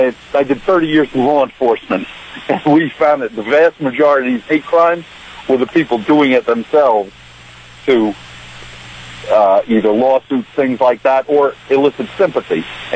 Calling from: New Jersey, United States; Hey, I'm calling from New Jersey.

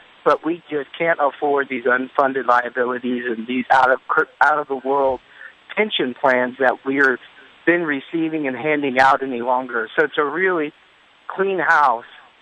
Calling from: San Francisco, California, United States; San Francisco, KSFO.

